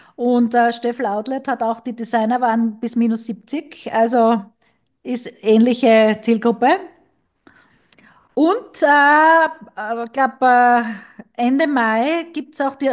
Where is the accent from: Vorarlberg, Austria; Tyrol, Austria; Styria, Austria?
Styria, Austria; Graz; von Graz, von meiner Heimatstadt